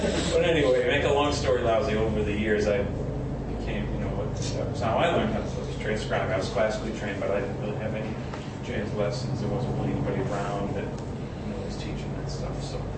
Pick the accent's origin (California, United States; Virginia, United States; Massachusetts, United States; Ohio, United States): Massachusetts, United States; Falmouth; I grew up on Cape Cod and Falmouth, and I had really no exposure to jazz at all when I was a kid